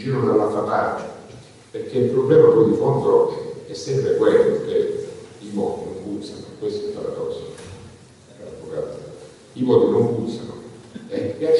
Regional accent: Calabria, Italy; della nostra terra, di questa parte della terra del Calabria

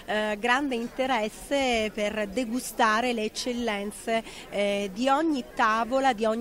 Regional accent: Calabria, Italy; questo è sicuramente il mese in cui anche noi calabresi celebriamo l'amicizia mettendoci a tavola con il famoso maiale

